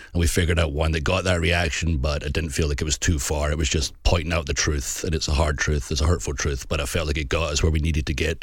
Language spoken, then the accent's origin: English; Scotland, United Kingdom; I'm so Scottish.